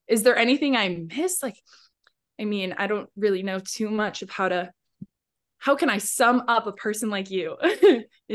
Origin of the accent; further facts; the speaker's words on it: New Jersey, United States; I'm a psychology major and I'm also from New Jersey, as you know.